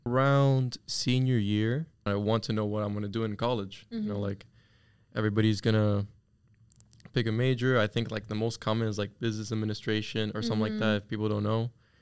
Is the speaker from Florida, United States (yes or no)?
yes; Miami, Florida, United States; I'm from Miami. I'm a Miami boy. My parents are from Venezuela, mm-hmm. but I was born here. Mm-hmm. In Westchester, is close by in mm-hmm. FIU. It's like about 10 minutes away-ish. Mm. So I grew up here.